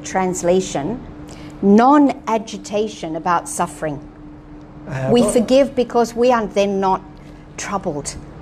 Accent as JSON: {"language": "English", "country": "Australia", "said": "And as an Australian teenager, I used to drink, and it used to make me so happy and fearless and confident."}